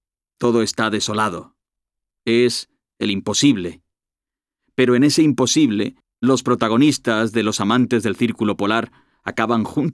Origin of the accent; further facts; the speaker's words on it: San Sebastián, Basque Country, Spain; born there; Tengo 40 años. Nací en San Sebastián. Tengo un niño de 10 años, Perú, y una niña de 6, Alicia. Soy Libra, soy de izquierdas, ateo